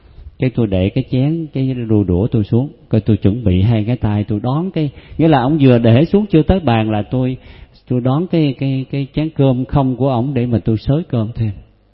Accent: Năng Gù, An Giang, Vietnam; Lúc đó tôi đi quê tôi ở trên Năng Gù nghe.

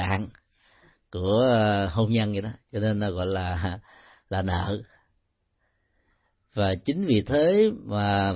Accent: Ho Chi Minh City, Vietnam; Sinh ra và lớn lên tại Sài Gòn.

